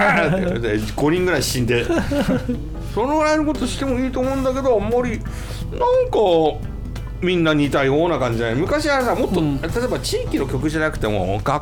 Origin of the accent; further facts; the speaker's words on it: Aomori, Japan; 例えば僕は青森出身でね